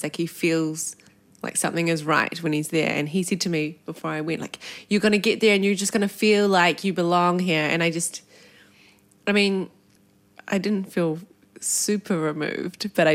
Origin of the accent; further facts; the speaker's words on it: New Zealand; I tell people I'm from New Zealand, but immediately follow it up with my grandparents are from China